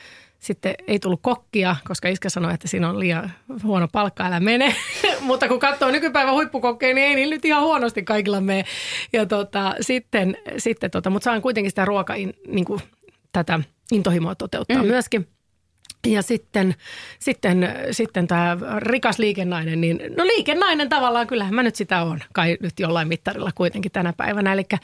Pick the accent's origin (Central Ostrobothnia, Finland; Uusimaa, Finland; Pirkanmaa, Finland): Uusimaa, Finland; Helsinki; on 43-vuotias perheenäiti Helsingistä. Mä oon syntyperäinen helsinkiläinen ja 2 lapsen äiti naimisissa.